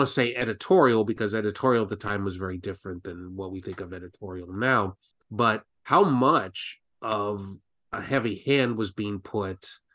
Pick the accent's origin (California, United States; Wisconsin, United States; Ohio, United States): Ohio, United States; is someone born and raised in Ohio before escaping.